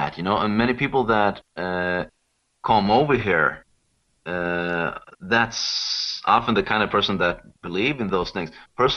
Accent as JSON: {"language": "English", "country": "Sweden", "second_language": "English", "said": "where I'm from Sweden"}